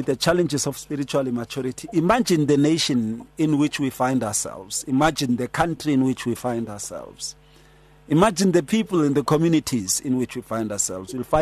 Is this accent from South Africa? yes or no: yes; South Africa; born there; Ever since I was born here in South Africa